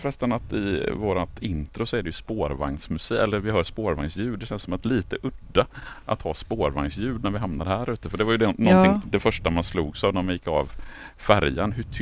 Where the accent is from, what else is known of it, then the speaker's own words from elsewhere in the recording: Borås, Västra Götaland County, Sweden; till skillnad från mig som är från Borås från början.